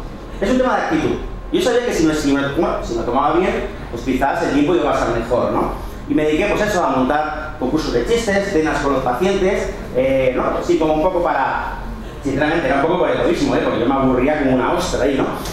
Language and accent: Spanish; Barcelona, Catalonia, Spain; Yo soy de Barcelona, hablo con propiedad, pero en Cataluña hacemos... como para adentro, ¿no?